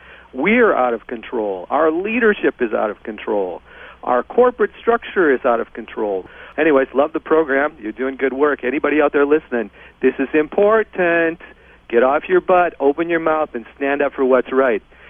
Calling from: Canada; I'm calling from Canada.

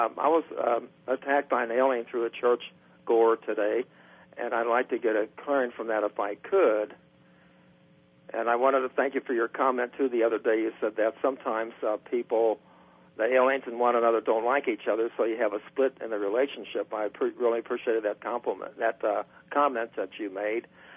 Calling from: California, United States; Yes, hi, Ron. … from California.

